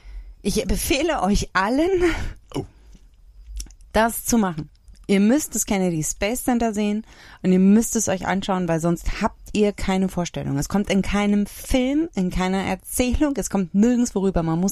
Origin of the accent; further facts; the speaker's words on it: Germany; Und ich gesagt, ja, aus Deutschland.